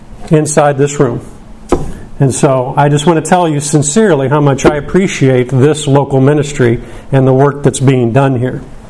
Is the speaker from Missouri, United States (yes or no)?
yes; St. Louis, Missouri, United States; When I grew up in St. Louis, it was quite common whenever you would meet somebody for the first time, they would ask what high school you attended.